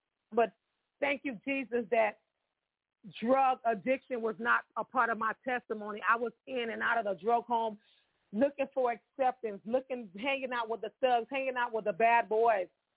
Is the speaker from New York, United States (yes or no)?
no; Miami, Florida, United States; I'm Haitian American. I'm originally from Miami, Florida, the Sunshine State.